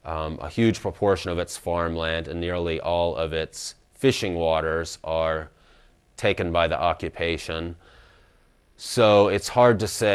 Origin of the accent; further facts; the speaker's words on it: United States; Oh, the third, of course. I'm an American. I should know this.